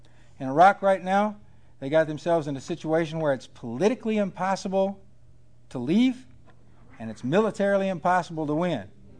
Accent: the South, United States; I'm from the South. How many folks from the South here?

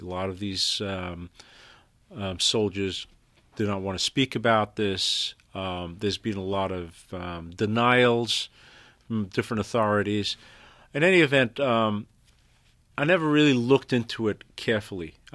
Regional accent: Zimbabwe; the largest outbreak of anthrax in modern history took place in my home country of Zimbabwe

